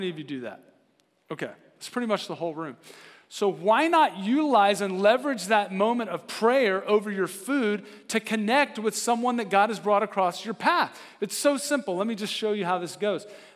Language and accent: English; Boerne, Texas, United States; I'm from Bernie. I'm down in the hill country, all right?